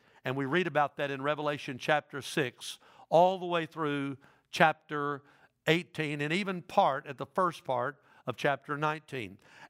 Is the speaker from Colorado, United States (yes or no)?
no; Dyersburg, Tennessee, United States; when I was growing up in Dyersburg